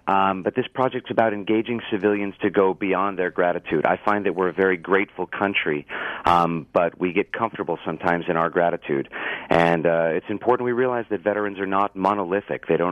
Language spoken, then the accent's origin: English; Buffalo, New York, United States; Buffalo, New York.